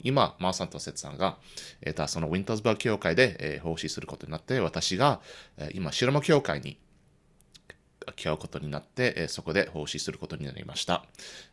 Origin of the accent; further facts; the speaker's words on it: Chicago, Illinois, United States; moved away as an adult; also born or lived in California; もともと、シカゴ、生まれ育ちました。で、そこで進学校に行って、卒業したら、カリフォルニアに引っ越してきて、